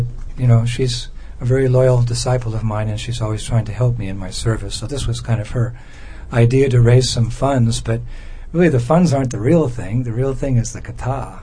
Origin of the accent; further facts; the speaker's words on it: California, United States; When I was a kid, I was from California.